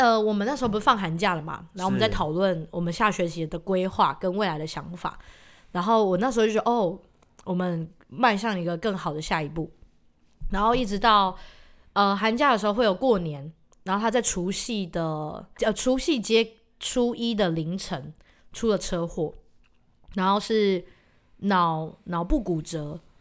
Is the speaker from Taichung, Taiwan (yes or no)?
yes; Taichung, Taiwan; 我是台中人嘛，然后我想要往南部。